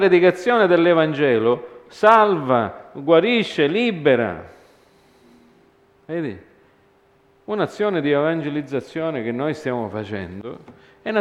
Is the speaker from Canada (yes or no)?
yes; Canada; io sono cresciuto in Canada e là io sono andato a scuola